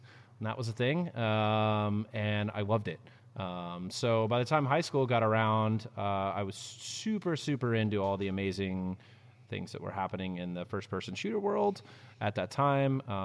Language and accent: English; Dallas, Texas, United States; So I grew up in Dallas, and my folks were both in technology, so we always had computers at the house.